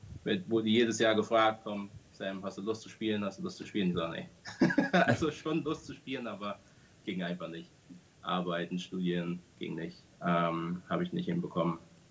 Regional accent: Ansbach, Bavaria, Germany; Ursprünglich komme ich aus Bayern, aus Ansbach. Bin da geboren. Bin dann hier nach Rheinland-Pfalz gezogen

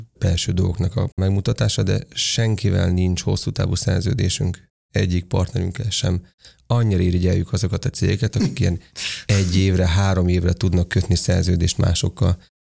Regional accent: Hungary; Mi igenis büszkék vagyunk arra külföldön is, amikor azt mondjuk, hogy mi Magyarországról jöttünk és magyarok vagyunk

